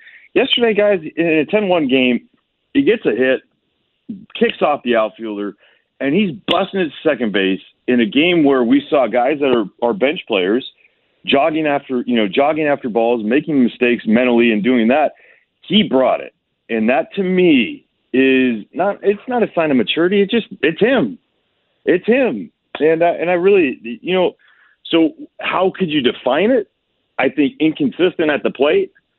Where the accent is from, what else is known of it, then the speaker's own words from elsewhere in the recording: California, United States; Bro, I am from California.